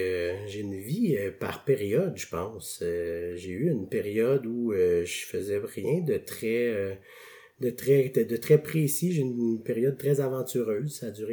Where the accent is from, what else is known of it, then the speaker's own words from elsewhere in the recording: Quebec, Canada; also born or lived in Chicoutimi; je suis né sur la rive sud de Montréal. Puis quand j'étais très jeune, mon père travaillait pour Bell Canada. Et puis notre famille s'est promenée beaucoup. Donc on a habité à différents endroits, là, à Québec